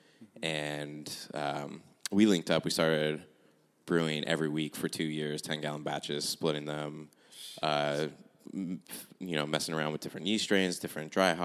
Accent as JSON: {"language": "English", "town": "Woodland Hills", "region": "California", "country": "United States", "tie": "born or raised there", "moved": "as an adult", "said": "Yeah. I'm from LA. I was born in Van Nuys, grew up in Woodland Hills, but then I... When I was 18, I was like, peace, I'm out of here."}